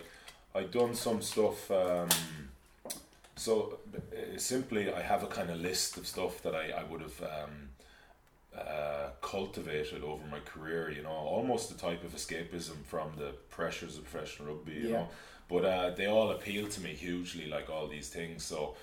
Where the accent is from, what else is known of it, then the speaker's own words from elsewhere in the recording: Galway, Connacht, Ireland; I'm from Renmore. I went up to the pitches in Renmore.